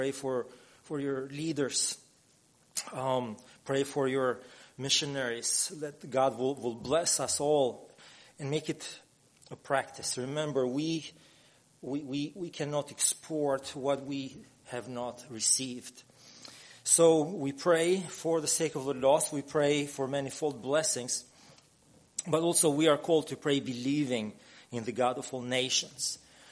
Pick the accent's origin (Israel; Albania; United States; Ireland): Albania; he heard that I was from Albania